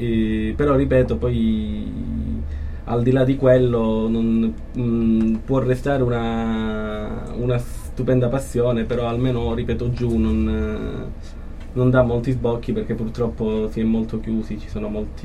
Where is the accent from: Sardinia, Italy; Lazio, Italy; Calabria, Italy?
Calabria, Italy; Catanzaro; Vengo da Catanzaro